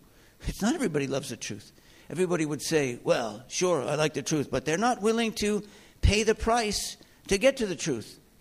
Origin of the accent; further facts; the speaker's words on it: United States; so I grew up in the United States, grew up in a synagogue.